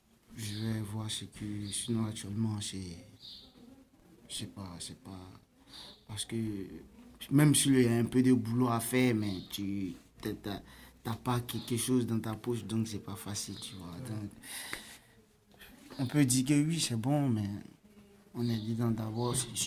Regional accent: Yopougon, Abidjan, Côte d’Ivoire; Je viens de la Côte d'Ivoire.

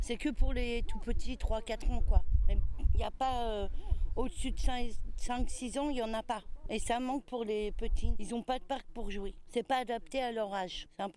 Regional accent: Elbeuf, Normandy, France; Je suis d'Elbeuf avant, parce que j'habitais à Elbeuf et je suis revenue à mes sources, c'est-à-dire ici, quoi.

